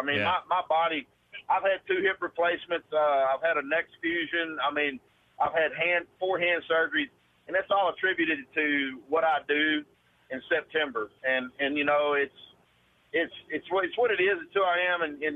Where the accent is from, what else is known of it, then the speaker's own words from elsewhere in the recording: Texas, United States; I grew up on Rayburn, Toledo, and the Sabine River, of course, is where I live.